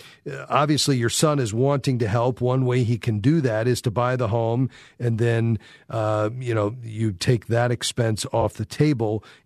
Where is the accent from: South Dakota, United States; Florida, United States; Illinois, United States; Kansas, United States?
Florida, United States; I'm from South Florida where we had hurricanes and we did that regularly.